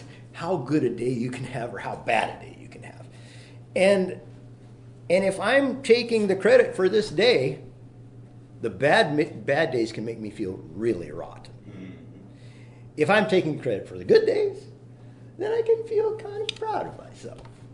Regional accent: Kansas, United States; I grew up in Kansas, went to public school grades 1 through 8.

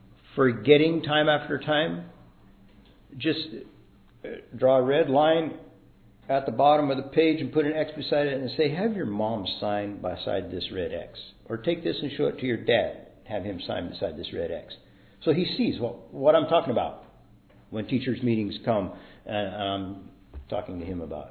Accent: Kansas, United States; I grew up in Kansas. And in Kansas, anybody who is somebody valued education and they value good music.

